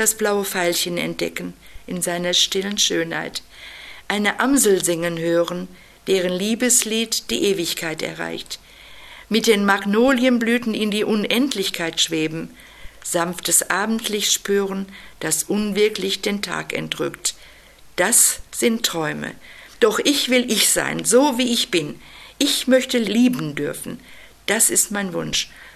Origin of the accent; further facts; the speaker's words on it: North Rhine-Westphalia, Germany; die damalige Heimatzeitung in meiner Heimat im Sauerland geschickt